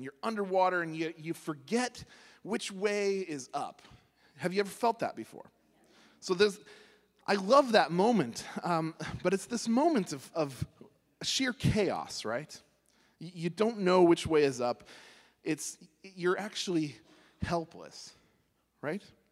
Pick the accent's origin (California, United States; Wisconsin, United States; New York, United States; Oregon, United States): California, United States; I'm from California originally, most of you know that, and I was just thinking about it yesterday, I have never lived more than an hour away from a beach.